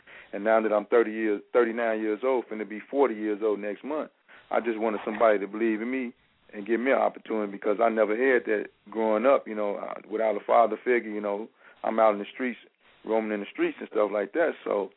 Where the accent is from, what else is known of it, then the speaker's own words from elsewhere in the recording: Gary, Indiana, United States; And I'm also from Gary, Indiana as well.